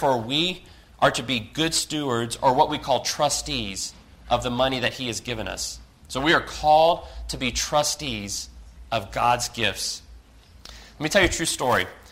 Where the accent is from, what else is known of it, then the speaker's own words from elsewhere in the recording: South Carolina, United States; I'm from South Carolina, and our real estate, I was talking to Alex earlier, our real estate's a lot different than up here.